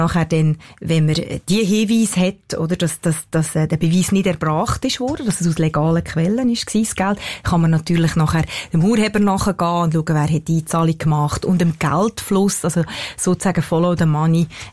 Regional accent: Switzerland; first language Spanish; German is a second language; Schweizerdeutsch ist gleich wie meine Muttersprache. Ich bin aufgewachsen, habe sofort Schweizerdeutsch gelernt. Es ist viel die reichere Sprache für mich, auch das grössere Vokabular. Es ist meine Herzenssprache, gleichwohl, obwohl Spanisch meine Ursprungssprache ist.

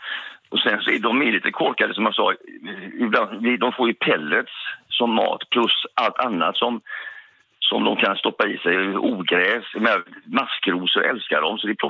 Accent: West Sweden, Sweden; now in Västerhaninge, Sweden; Jag kommer från väster, säger jag. Men det hörs, säger de. Så lägger jag till Västerhaninge. Ja, vi flyttade hit upp för 16 år sedan, tvärs över Sverige.

